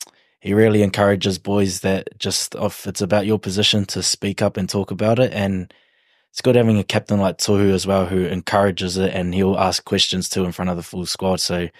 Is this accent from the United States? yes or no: no; Taharoa, Waikato, New Zealand; Whakapapa, back from a small town, Taharoa, Kawhia on the west coast of Hamilton. It's where all my whānau are f